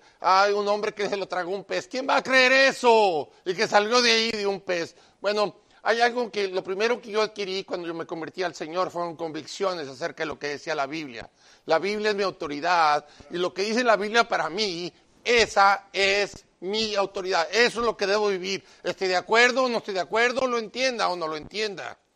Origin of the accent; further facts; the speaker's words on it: Mexico; also born or lived in Florida; now in Cincinnati, United States; Soy mexicano.